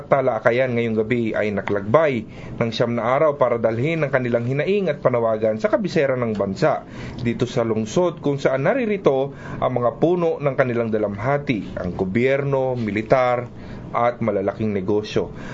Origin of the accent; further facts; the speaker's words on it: Cagayan Valley, Philippines; Eh, kami rin naman yung mga katutubo ng Norte.